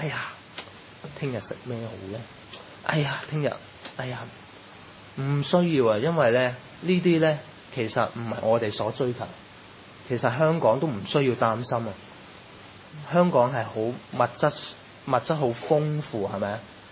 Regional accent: Chaozhou, Guangdong, China; 咁因为我係潮州人嚟嘅，咁潮州人呢咁係好传统拜嗰啲偶像，好迷信嘅佢哋。

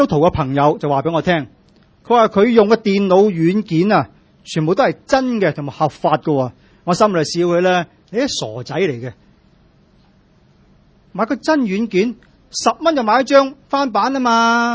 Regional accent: Guangdong, China; accent: Cantonese; 咁我哋广东话梗系讲得正确啊嘛。

